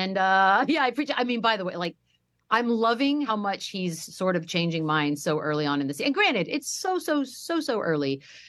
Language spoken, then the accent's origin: English; Texas, United States; even though I grew up in Texas.